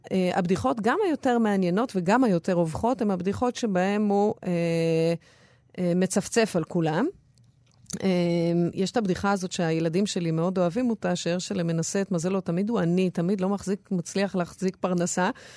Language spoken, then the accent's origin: Hebrew; Haifa, Haifa District, Israel; אני שלחתי פשוט סטודנטים שלי להקליט, אני מחיפה